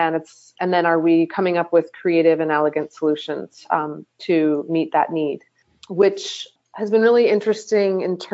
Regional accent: Evanston, Illinois, United States; I am from Chicago. I'm born and raised in Evanston, which is just north of the city.

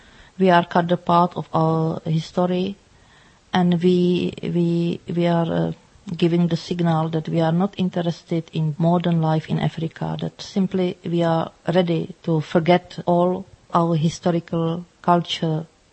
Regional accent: Czechia; English is a second language; proud that I am Czech, that so many people don't see any difference if I am diplomat there or not. I am simply coming from the Czech Republic

